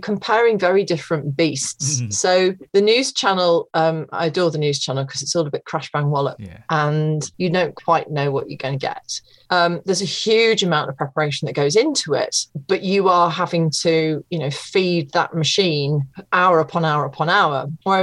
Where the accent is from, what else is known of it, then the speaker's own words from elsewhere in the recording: East Midlands, United Kingdom; because I'm from Leicestershire, and I'd gone back to live with my mum and dad after university